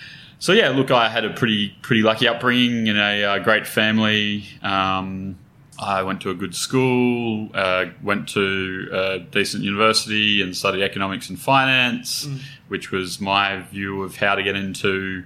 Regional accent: Newcastle, United Kingdom; born there; So I was born in Newcastle.

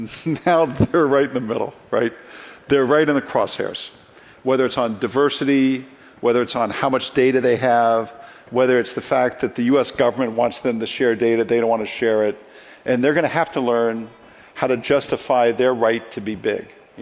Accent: Cincinnati, Ohio, United States; I grew up in Cincinnati, Ohio, which is a very conservative town.

